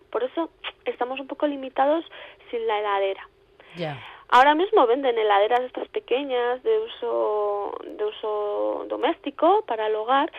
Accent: San Sebastián, Basque Country, Spain; Por ejemplo, yo soy de Donosti

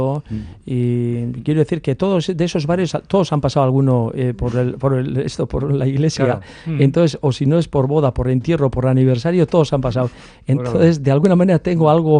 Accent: Oñati, Basque Country, Spain; born there; nací en un barrio, además, de Oñate, en Zubillaga

